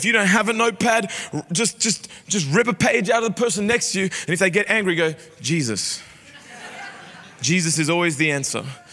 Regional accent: Sydney, New South Wales, Australia; also born or lived in Doncaster; I grew up in Sydney, I only know NRL

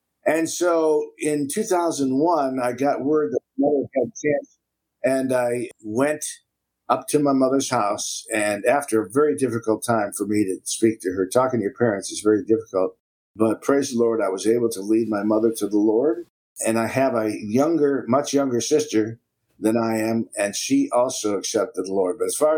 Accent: Cleveland, Ohio, United States; now in Chattanooga, United States; went back to my hometown of Cleveland, Ohio. I was there for 9 years.

